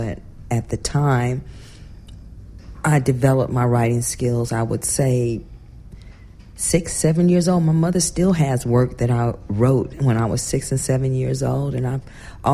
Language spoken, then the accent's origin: English; New Rochelle, New York, United States; now in Southern California, United States; Okay, well, originally I'm from New Rochelle, New York, on the East Coast, and I came to California in 1978, to Northern California, actually, Castle Air Force Base, where I had my first daughter.